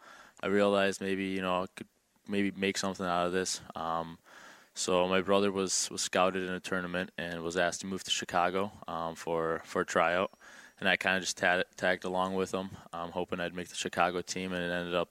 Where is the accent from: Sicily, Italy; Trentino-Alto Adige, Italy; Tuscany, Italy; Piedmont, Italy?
Trentino-Alto Adige, Italy; Caldaro; English is a second language; also born or lived in Bolzano; now in United States; so I grew up in Italy, northern Italy, in a city called Bolzano, and then I actually grew up in a little town right next door, which is Caldaro, which is mostly German speaking.